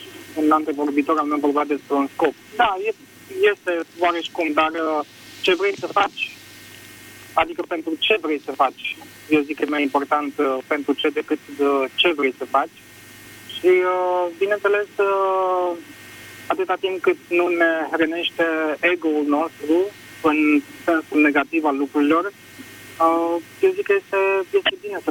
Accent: Bucharest, Romania; sunt din București.

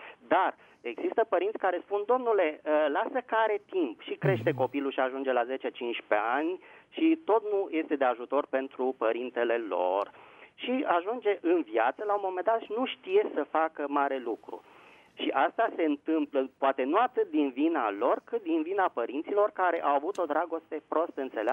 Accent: Bucharest, Romania; din București.

